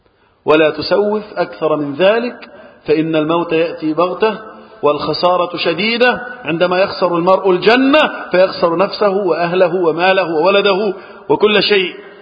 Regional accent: Egypt; اللهم احفظ بلدنا مصر وسائر بلاد المسلمين من الفتن

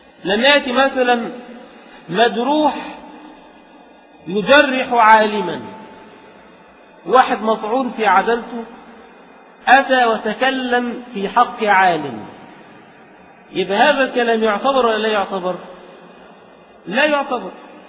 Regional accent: Egypt; عندنا في مصر

